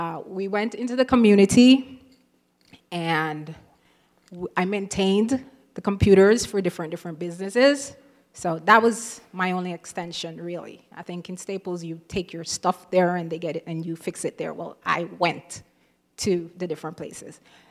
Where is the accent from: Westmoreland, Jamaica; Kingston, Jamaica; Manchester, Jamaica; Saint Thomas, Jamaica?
Manchester, Jamaica; Mandeville; Now, I'm from Jamaica, and I had a business in the town of Mandeville.